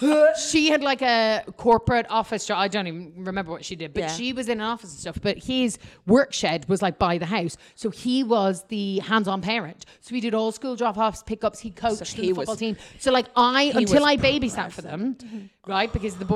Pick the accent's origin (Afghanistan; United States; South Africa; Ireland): Ireland; Kildare, Leinster; Yeah, I'm from Kildare. I used to work on a horse farm.